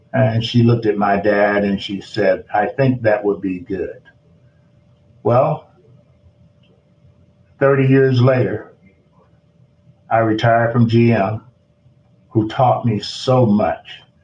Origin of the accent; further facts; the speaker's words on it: Portal, Georgia, United States; I grew up in South Georgia, a little town called Portal, Georgia. Probably 60 miles from the coast from Savannah. And we were farmers.